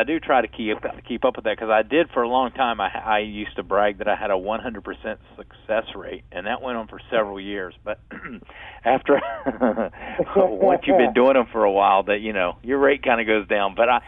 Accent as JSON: {"language": "English", "region": "the South", "country": "United States", "said": "And plus, I'm from the South, and so it comes across as very mellow and slow at times, I think."}